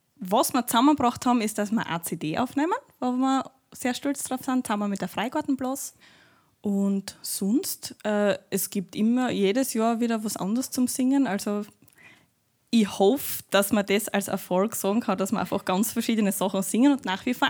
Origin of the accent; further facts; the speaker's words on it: St. Martin im Sulmtal, Styria, Austria; Wir sind aus St. Martin im Sulmtal.